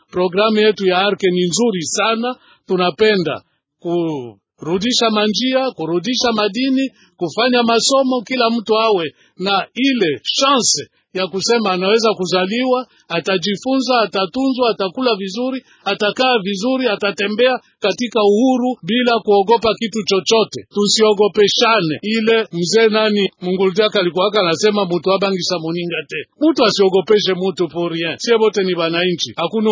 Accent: Maniema, DR Congo; born there; mimi ni mzaliwa wa Maniema, mateso ilipita mingi. Ni mzaliwa wa Ancien Kivu, mateso ilipita mingi. Ni mzaliwa wa Est ya République Démocratique du Congo

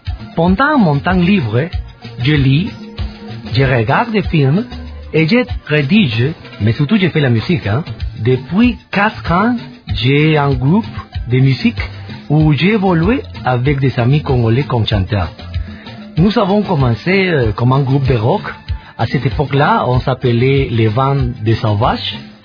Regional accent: Peru; Après la mission, je vais créer chez moi, au Pérou, une entreprise pour réaliser des films documentaires.

